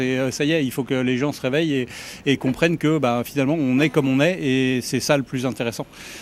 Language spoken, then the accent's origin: French; Nouvelle-Aquitaine, France; Du Périgord, de Dordogne, Ponant.